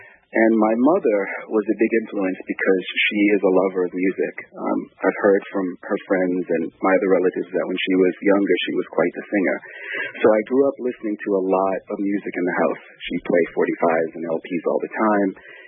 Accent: New Orleans, Louisiana, United States; Well, you already mentioned that I grew up in New Orleans, and New Orleans is it's a funky place.

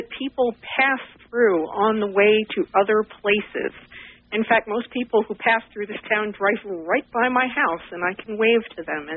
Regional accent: Maine, United States; Well, I certainly was. I'm one of those people who is native, not from away.

